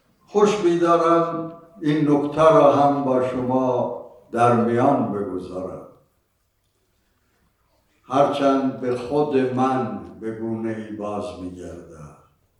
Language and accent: Persian; Kermanshah, Iran; born there; من در کرمانشاه زاده شدم. از دید نیاکانی کزازیم، از دید فرهنگی کرمانشاهی.